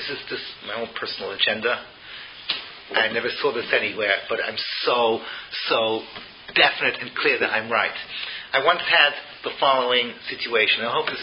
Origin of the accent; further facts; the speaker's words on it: England, United Kingdom; When I grew up in England, it was always ladies first.